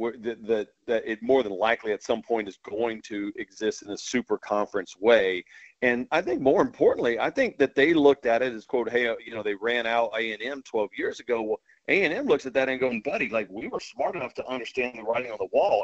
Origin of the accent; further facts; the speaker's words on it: San Antonio, Texas, United States; I grew up in San Antonio and spent time in Kingwood. So I know the dynamics of Texas and A&M and just that state.